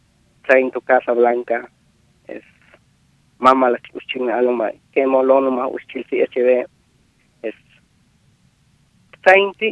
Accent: Guatemala; moved away; Yo llegué en el 2004 en este país. Y la naturaleza mía, maya

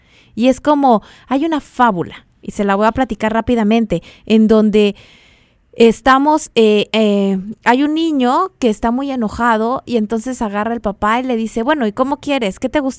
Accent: Mexico City, Mexico; aquí me sale lo chilanga, pero pues de ahí soy del DF.

